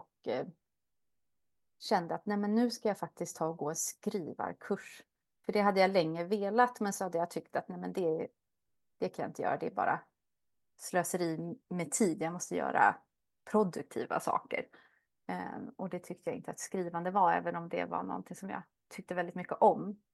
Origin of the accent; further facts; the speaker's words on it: Stockholm, Stockholm County, Sweden; now in Östersund, Sweden; Jag är uppvuxen i Stockholm och bor sedan 3 år tillbaka drygt i Östersund med min familj, min fru och min 5-åriga son.